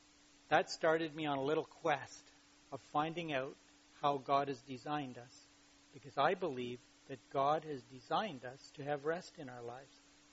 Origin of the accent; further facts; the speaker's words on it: United Kingdom; as Puritan English, British people, you know, of the stiff upper lip